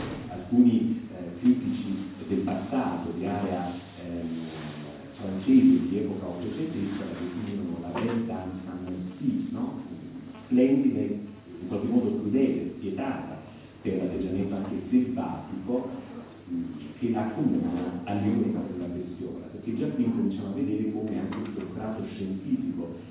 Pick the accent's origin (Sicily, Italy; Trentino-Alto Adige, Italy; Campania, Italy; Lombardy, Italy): Campania, Italy; io sono campano appunto